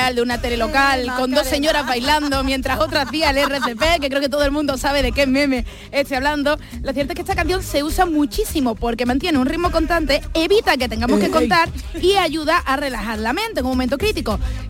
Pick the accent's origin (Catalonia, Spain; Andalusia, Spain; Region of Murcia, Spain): Andalusia, Spain; Seville; y yo como sevillano lo digo porque consideramos que todo lo que pasa aquí tiene repercusión mundial.